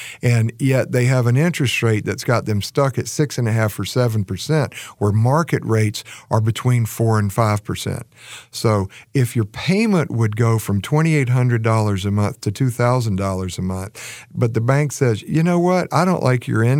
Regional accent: Raleigh, North Carolina, United States; now in Chapel Hill, United States; Yeah, I grew up in Raleigh. I remember him on TV every night.

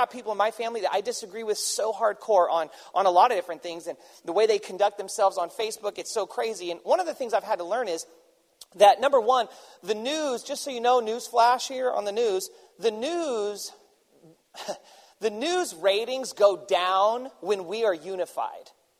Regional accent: Oakland, California, United States; I'm from Oakland. They heard of me.

